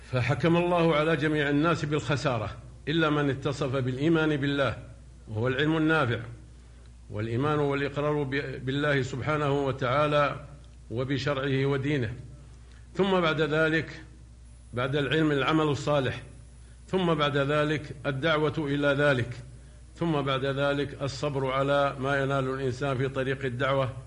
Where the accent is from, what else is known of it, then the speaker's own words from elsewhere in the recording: Riyadh, Riyadh Province, Saudi Arabia; هذه عادة كانت عندنا في نجد وفي الرياض بالأخص،